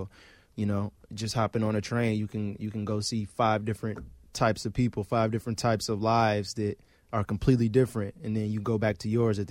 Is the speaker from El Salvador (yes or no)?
yes; El Salvador; now in Chicago, United States; and I'm from El Salvador